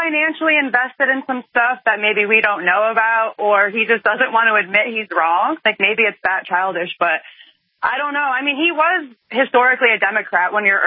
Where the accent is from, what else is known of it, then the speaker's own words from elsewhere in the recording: Connecticut, United States; I'm from Connecticut, and I just want to say to you before I go, I'm ashamed of my state.